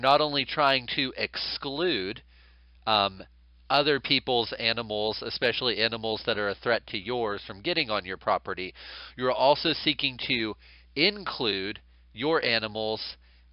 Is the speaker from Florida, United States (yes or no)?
no; Kentucky, United States; A perfect example of this in my home state of Kentucky is fence law.